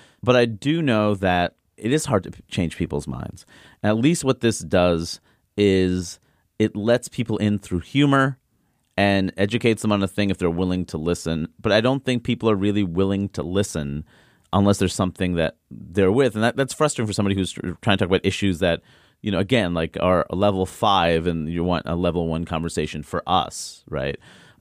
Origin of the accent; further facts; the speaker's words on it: Queens, New York, United States; I remember being 14 and even though I grew up in Queens being sheltered